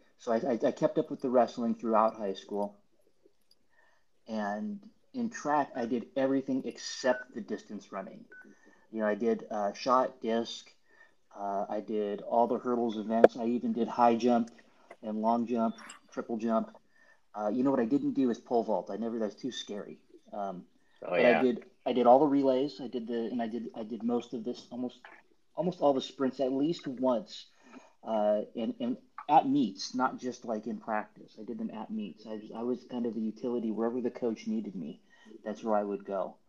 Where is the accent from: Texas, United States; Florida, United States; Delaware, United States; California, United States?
California, United States; Novato; now in Dublin, United States; So I grew up in the Bay Area, and I don't still live in the Bay Area. I left the Bay Area for many years, moved back here in 2010, and I've been living pretty much in Dublin since then.